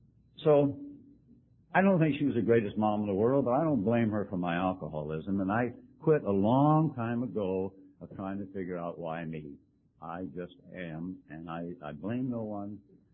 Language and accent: English; Louisiana, United States; born there; I was born in Cajun country in Louisiana. My father was a refinery man, a boilermaker. He moved around quite often.